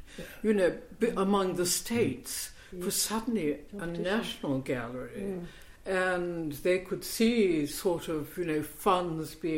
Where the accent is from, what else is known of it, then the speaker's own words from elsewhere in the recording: Halifax, Yorkshire and the Humber, United Kingdom; No, I'm not. I'm from Yorkshire.